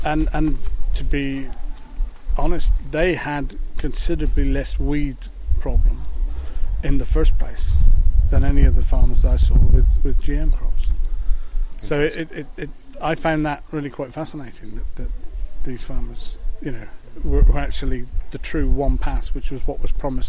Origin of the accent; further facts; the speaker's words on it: South West England, United Kingdom; I'm a Cornish farmer, conventional farmer, farm beef and sheep in Cornwall.